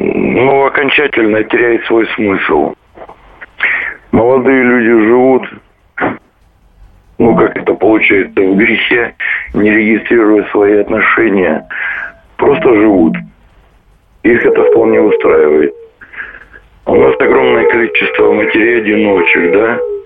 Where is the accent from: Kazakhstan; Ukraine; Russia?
Russia; Krasnodar, Krasnodar Krai; Я из Краснодара.